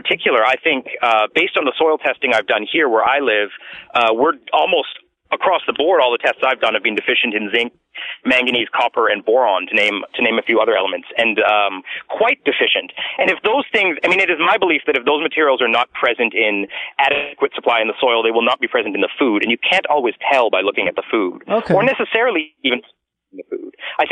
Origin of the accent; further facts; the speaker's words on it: Vancouver, British Columbia, Canada; I'm from Vancouver.